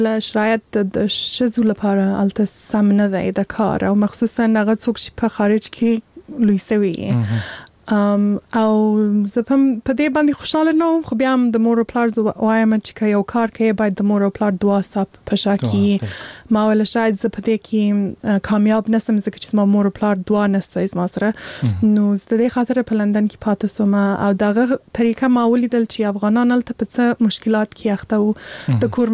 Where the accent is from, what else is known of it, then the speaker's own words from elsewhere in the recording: Afghanistan; کې پیدا شوی یم صحیح ده چې هلته لوی سوی نه یم هلته مې درس ویل نه دی خو مور و پلار مې افغانان دي زه خپله افغان یم